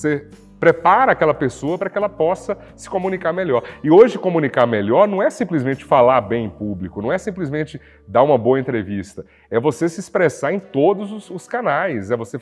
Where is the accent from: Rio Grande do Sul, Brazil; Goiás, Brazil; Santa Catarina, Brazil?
Goiás, Brazil; Serranópolis; Antigamente, quando eu era criança, adolescente, lá em Serranópolis, eu ouvia uma rádio que era extraordinária